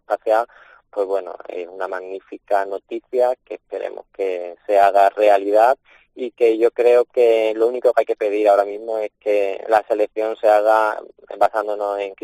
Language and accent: Spanish; Seville, Andalusia, Spain; como sevillano me parecería magnífico